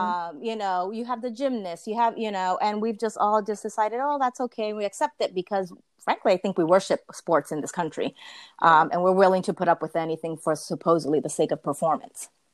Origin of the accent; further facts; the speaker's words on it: Puerto Rico; moved away as an adult; also born or lived in New York; now in Pennsylvania, United States; I live in Pennsylvania. I was born in New York. I've lived in Puerto Rico for 10 years of my formative years, from 10 to 20.